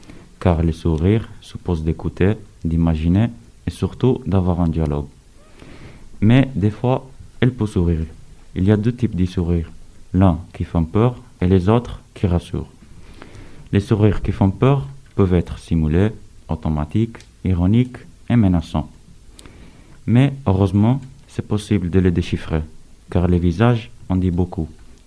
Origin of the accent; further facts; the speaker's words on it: Italy; j'ai 15 ans. Et je viens d'Italie.